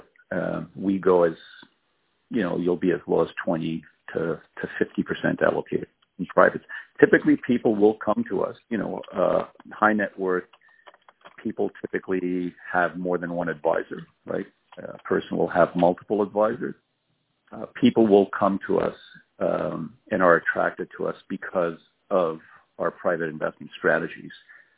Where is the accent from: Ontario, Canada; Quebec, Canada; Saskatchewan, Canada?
Quebec, Canada; Montreal; Montreal.